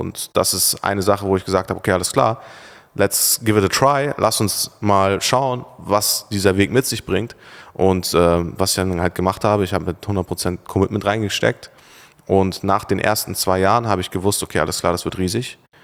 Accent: Turkey; Boah, perfekter Tag in Monaco oder in Dubai oder in der Türkei, meine Heimat.

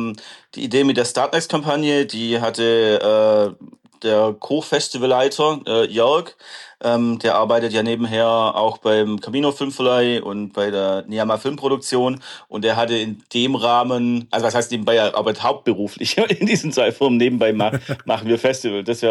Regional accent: Baden-Württemberg, Germany; wir sind Schwaben, wir nehmen jeden Cent.

